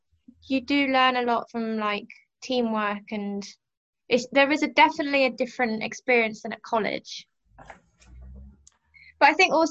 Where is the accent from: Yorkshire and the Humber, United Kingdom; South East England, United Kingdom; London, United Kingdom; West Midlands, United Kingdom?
London, United Kingdom; But I went to a university that was in my hometown, so...